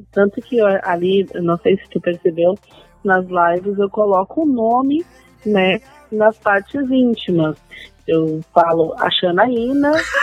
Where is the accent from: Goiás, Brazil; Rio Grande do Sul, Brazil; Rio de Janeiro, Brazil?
Rio Grande do Sul, Brazil; Tramandaí; eu sou daqui de Tramandaí, sou natural daqui de Tramandaí